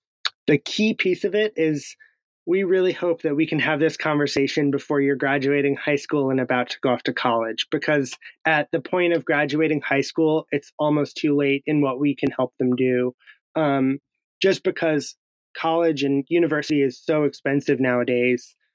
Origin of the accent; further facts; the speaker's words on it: Wisconsin, United States; because in my school, growing up in Wisconsin, we didn't talk about personal finance.